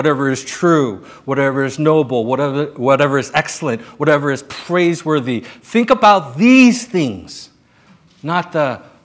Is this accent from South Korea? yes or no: yes; South Korea; I came from Korea, I was born in Korea, and the Asian culture is very strict with discipline, extremely, extremely a disciplinary type of life.